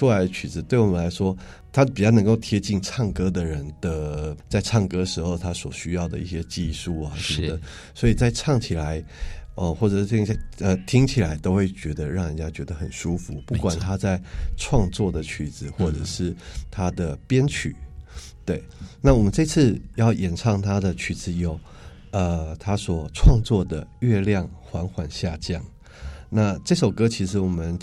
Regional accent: Taipei, Taiwan; 坦白说我在台北从小长大的我都不知道二旗在哪里对

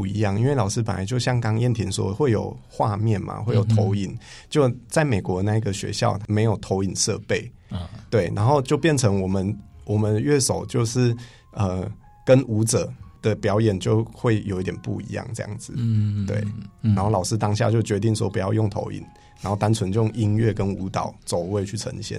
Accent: Taichung, Taiwan; 我是台中人。

